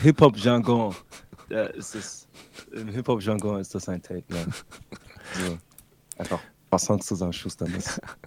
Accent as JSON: {"language": "German", "town": "Esslingen", "region": "Baden-Württemberg", "country": "Germany", "said": "Und ich komme aus Esslingen."}